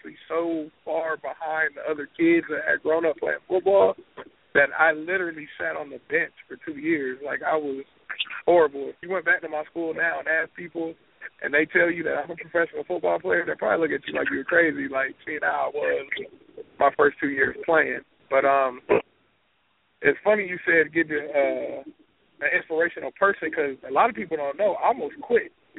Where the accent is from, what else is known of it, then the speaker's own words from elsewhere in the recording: Riverside, California, United States; I grew up in Riverside, California.